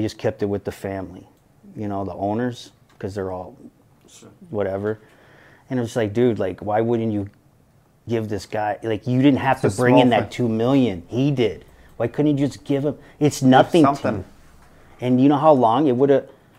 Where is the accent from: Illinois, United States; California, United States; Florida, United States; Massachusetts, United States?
Illinois, United States; Chicago; Yeah, I grew up in Chicago during those times. What an amazing time to see basketball.